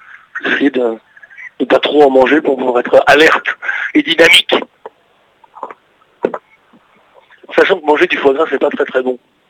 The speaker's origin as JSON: {"language": "French", "town": "Paris", "region": "Île-de-France", "country": "France", "said": "Je suis entier, je suis parisien."}